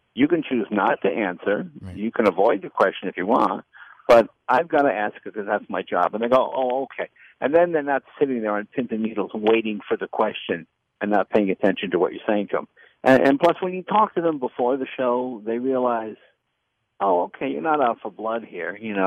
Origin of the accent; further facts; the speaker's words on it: Boston, Massachusetts, United States; But and I'm from Boston, but sorry, it's a funny joke.